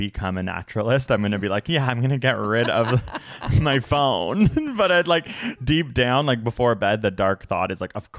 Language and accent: English; Toronto, Ontario, Canada; In where I grew up in Toronto